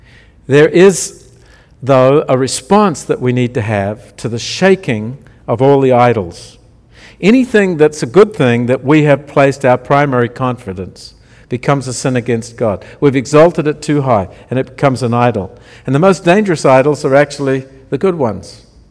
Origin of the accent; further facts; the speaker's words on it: New Zealand; I'm a New Zealander. Our economy was not affected much by those things.